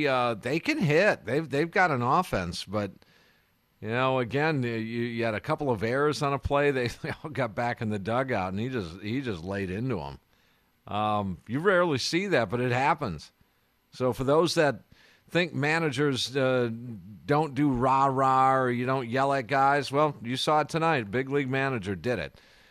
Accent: Kenosha, Wisconsin, United States; I grew up in Kenosha, and it seemed like it was like a 14-hour drive.

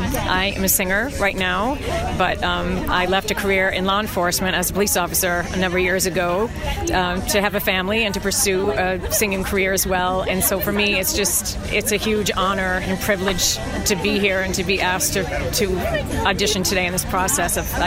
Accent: Waltham, Massachusetts, United States; and I'm from Waltham.

